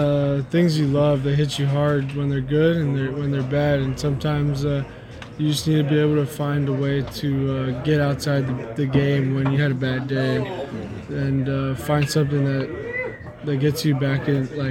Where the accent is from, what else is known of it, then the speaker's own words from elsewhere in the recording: Los Angeles, California, United States; I grew up in East L.A., played all over L.A., and it was always just competing out there.